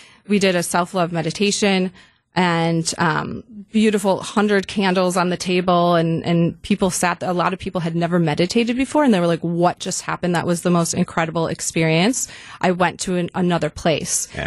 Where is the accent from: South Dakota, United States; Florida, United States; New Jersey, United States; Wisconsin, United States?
Wisconsin, United States; Wauwatosa; being back in my hometown in Wauwatosa